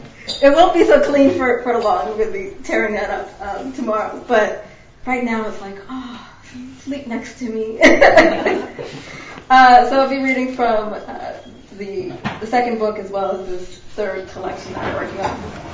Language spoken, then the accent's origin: English; Philadelphia, Pennsylvania, United States; now in Montana, United States; And on the news, there is some news from home, from Pennsylvania. I'm originally from Philadelphia.